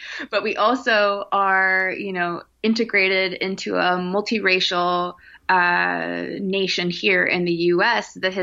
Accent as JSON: {"language": "English", "town": "Portland", "region": "Oregon", "country": "United States", "tie": "born or raised there", "also_born_or_lived": "New York City, United States / California, United States", "said": "So I was born in New York City. And at a very young age, my parents moved our family to Portland, Oregon. And that's where I grew up my whole life before going to the East Coast for undergraduate."}